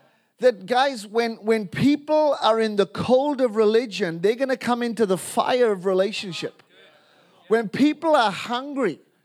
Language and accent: English; Wales, United Kingdom; I can't help being Welsh. I can't help the fact that I am Welsh. No matter if I try and change my accent, no matter what platform I am in the world, that person, whoever hears me, knows that guy is from a funny nation.